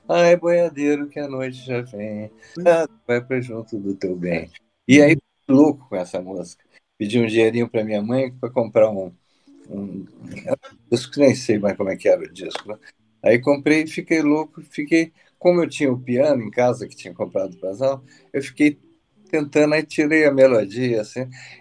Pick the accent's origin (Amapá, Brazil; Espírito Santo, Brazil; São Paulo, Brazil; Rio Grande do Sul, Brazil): Espírito Santo, Brazil; Eu sou do Espírito Santo, como você falou, e eu passava as férias lá todos os anos.